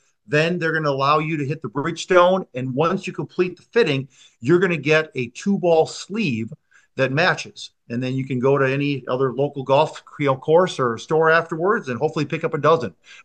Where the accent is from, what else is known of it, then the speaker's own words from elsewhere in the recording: Two Rivers, Wisconsin, United States; I grew up in Two Rivers, Wisconsin, so just north of Mishicot where Fox Hills is.